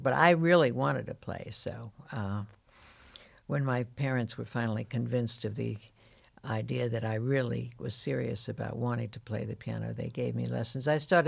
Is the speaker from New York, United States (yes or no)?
no; Worcester, Massachusetts, United States; I was brought up in Worcester, Massachusetts, yes. And I had two older sisters who were given piano lessons and violin lessons and all kinds of lessons.